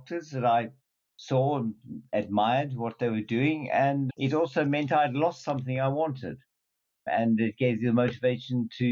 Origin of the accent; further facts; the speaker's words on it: South Africa; Yes, very much born and bred family from 2-3 generations there. It was difficult times in South Africa.